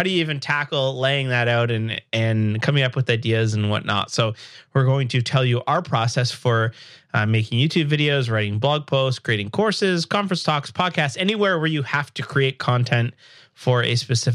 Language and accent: English; Canada; I'm a developer from Canada.